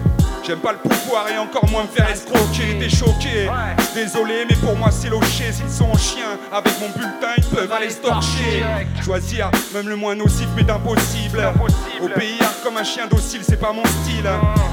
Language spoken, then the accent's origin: French; Brest, Brittany, France; also born or lived in Concarneau; On vient de Brest, de Concarneau, tu vois, la Bretagne.